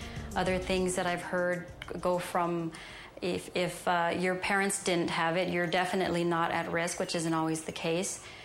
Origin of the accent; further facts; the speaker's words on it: Los Angeles, California, United States; I'm third generation born Mexican American, and I grew up in East Los Angeles. My parents are here, we're all Mexican Americans.